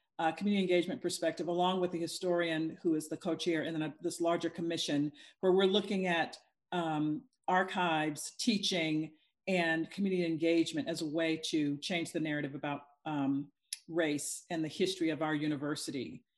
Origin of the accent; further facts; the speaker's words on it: the South, United States; Growing up in the South, you know, knowing that my parents had lived through the Jim Crow South and the legacies of race